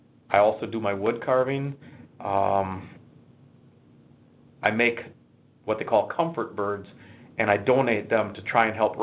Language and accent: English; New London, United States; I did it for a public school in my hometown, New London